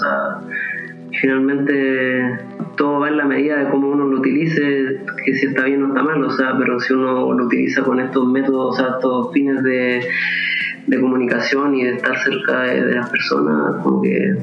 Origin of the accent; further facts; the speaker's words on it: Chile; now in Paris, France; cuando yo salí de Chile nunca me esperé vivir en París